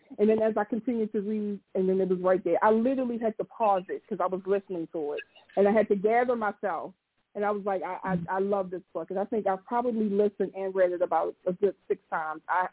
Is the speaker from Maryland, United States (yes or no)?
yes; Baltimore, Maryland, United States; I'm from Baltimore, Maryland.